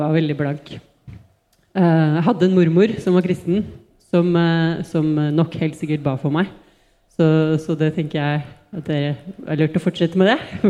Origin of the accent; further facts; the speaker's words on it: Oslo, Norway; Jeg er 39 år. Jeg har vokst opp i Oslo. Jeg er sykepleier.